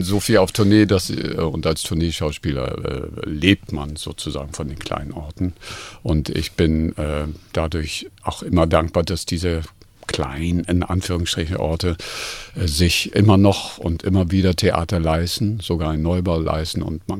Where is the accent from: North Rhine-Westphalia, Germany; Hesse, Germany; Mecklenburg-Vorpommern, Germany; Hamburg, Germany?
Hamburg, Germany; now in Berlin, Germany; Die kleine Städte sind gewöhnungsbedürftig für einen Großstädter wie mich. Ich komme aus Hamburg, lebe lange in Berlin.